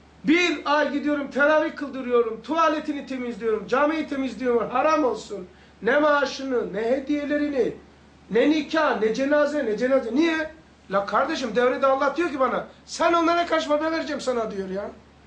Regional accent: Black Sea Region, Turkey; Ben Karadenizliyim. Tahtadan evimiz vardı.

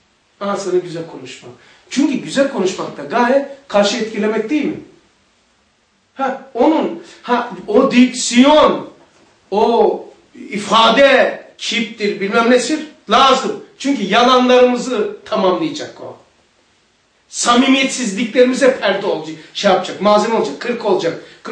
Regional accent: Rize, Turkey; Sen nerelisin dedi. Ben dedim Rizeliyim.

